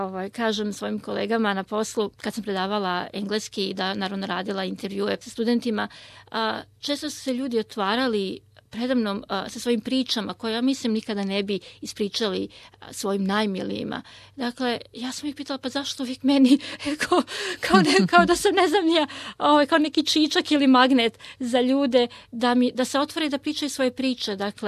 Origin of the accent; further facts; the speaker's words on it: Serbia; now in Australia; Mi smo, mislim, Srbi kao ljudi prilično otvoreni i volimo da pomognemo.